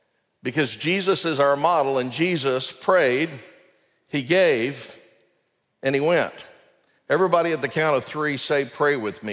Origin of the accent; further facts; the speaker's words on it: Dallas, Texas, United States; I remember growing up in Dallas, in a suburb of Dallas, as a young person and hearing about missions